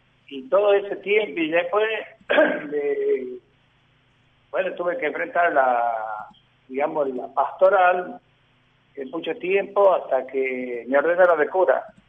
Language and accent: Spanish; Villa Quintero, Tucumán, Argentina; also born or lived in Ampere; Yo nací en un pueblito que se llama Ampere, que está entre Simoca y Villa Quintero. Fui a vivir en Villa Quintero y ahí hice mi escuela primaria.